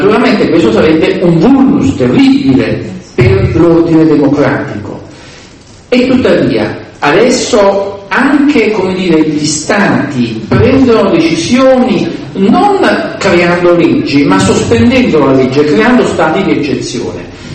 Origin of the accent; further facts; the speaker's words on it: Naples, Campania, Italy; Io vengo da Napoli, come qualcuno di voi sa